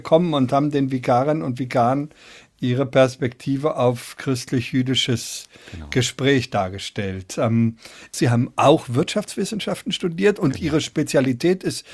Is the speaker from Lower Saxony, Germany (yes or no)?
yes; Hanover, Lower Saxony, Germany; Wir kommen beide aus Hannover, richtig?